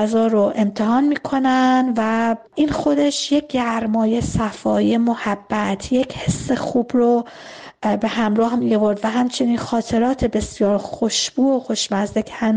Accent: Abadan, Khuzestan, Iran; در زادگاه بچگیم، زمانی که من بسیار کوچک بودم، در شهر آبادان دوستان و خانواده ها در شبها

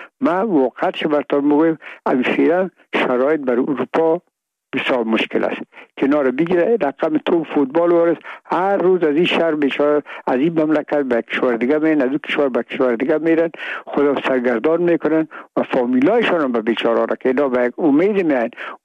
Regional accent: Afghanistan; میگم ما افغان هستیم

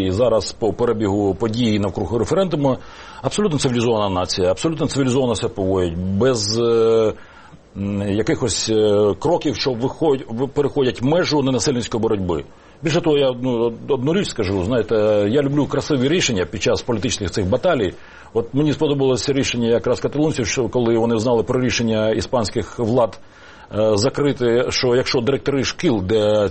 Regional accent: Donbas, Ukraine; Немає донбаської кухні, я сам з Донбасу, да?

